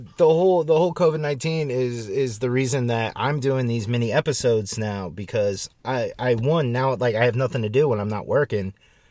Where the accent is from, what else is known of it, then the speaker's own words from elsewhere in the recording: Akron, Ohio, United States; I grew up around Akron. And right. But I started going to shows when I was, like, 15, 16, up in Cleveland exclusively.